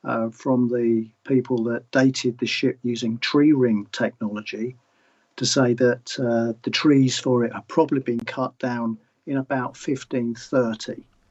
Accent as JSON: {"language": "English", "region": "South East England", "country": "United Kingdom", "tie": "born or raised there", "said": "growing up in Kent"}